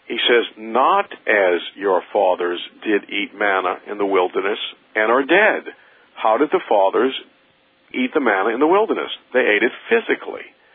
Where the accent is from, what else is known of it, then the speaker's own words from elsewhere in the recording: New Orleans, Louisiana, United States; I'm from New Orleans and we have a football team called the New Orleans Saints.